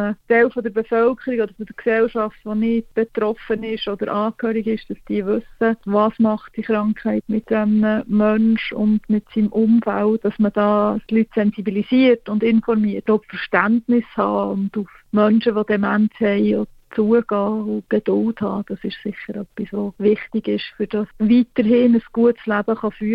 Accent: Bern, Switzerland; Wir haben uns entschieden, dass wir von Zürich auf Bern zügeln, wo meine Heimat ist. Da habe ich hier meine Familie, die auch da ist und ein bisschen hilft.

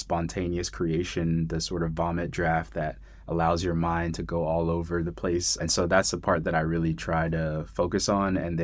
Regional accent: Miami, Florida, United States; I mean, I grew up in Miami. I feel like sometimes products are regional, so maybe me and the other degenerates in Florida, we've got the chew products.

